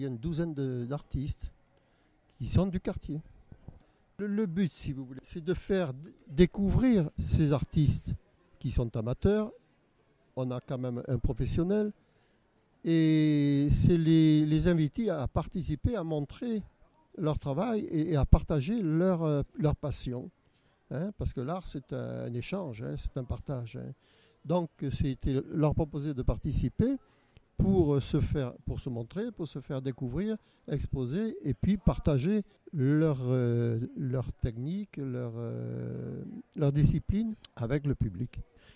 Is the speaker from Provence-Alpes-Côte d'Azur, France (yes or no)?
yes; Nice, Provence-Alpes-Côte d'Azur, France; Je suis originaire de Nice. J'ai longtemps habité Nice, la Trinité, et maintenant je vis depuis une douzaine d'années, on va dire, à l'Ariane.